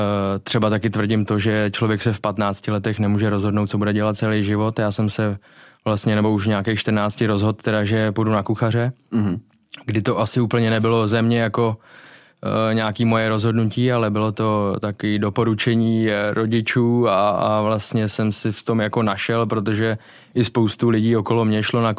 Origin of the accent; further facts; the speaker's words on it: Hradištko, Central Bohemian Region, Czechia; Já vlastně pocházím 30 kilometrů za Prahou, směr na Slapy, kde vlastně jsem strávil veškeré své dětství. Vesnička se jmenuje Hradištko, teďkon je to vlastně jako, je to malinká vesnička, která, kde jsem vyrůstal, kde jsem prožil veškeré své dětství